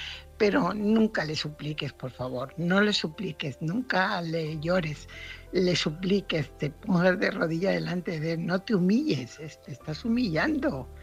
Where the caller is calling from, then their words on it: Fuenlabrada, Community of Madrid, Spain; corresponsal de Fuenlabrada.